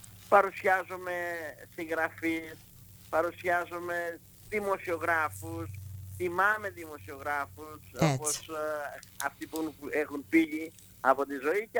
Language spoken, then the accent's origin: Greek; Corfu, Ionian Islands, Greece; εγώ κατάγομαι από τα Εφτάνησα, είναι από την Κέρκυρα.